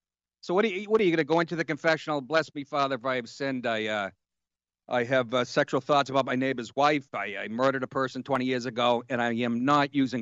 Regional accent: Boston, Massachusetts, United States; He's first of all, he talks like me. I'm from Boston.

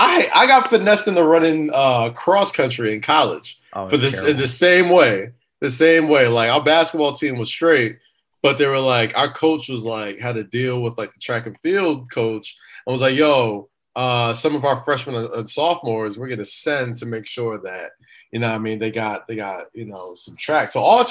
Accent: Staten Island, New York, United States; And, you know, again, growing up in Staten Island, you know, having young, crazy white friends

